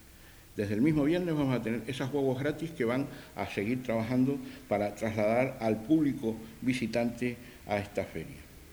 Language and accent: Spanish; Canary Islands, Spain; porque nos identifica como pueblo canario que somos.